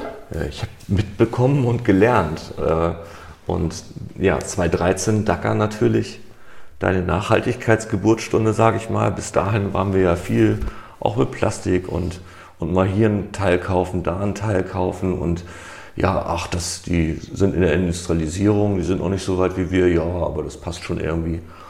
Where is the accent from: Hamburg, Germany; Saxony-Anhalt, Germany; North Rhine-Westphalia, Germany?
Hamburg, Germany; Ich komme aus Hamburg, ne?